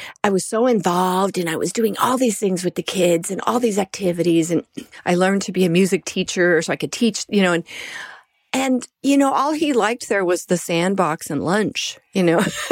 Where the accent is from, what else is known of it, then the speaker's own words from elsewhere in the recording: Colorado, United States; also born or lived in New York; I'm from Colorado originally, then I lived in New York, but when Columbine happened, that really rocked my world.